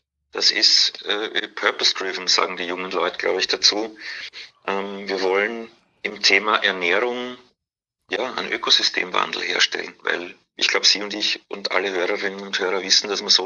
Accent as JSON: {"language": "German", "region": "Vienna", "country": "Austria", "tie": "born or raised there", "accent": "Austrian", "said": "Ich bin in Wien geboren und aufgewachsen, da auch Hotelfachschule gemacht."}